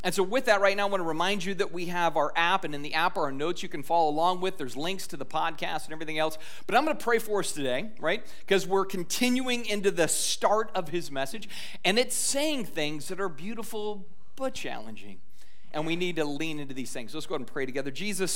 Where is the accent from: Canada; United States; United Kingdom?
United Kingdom; Scotland; I am a Scotsman, and by that it means I fly the flag of St. Andrew, I wear a kilt, and I actually like haggis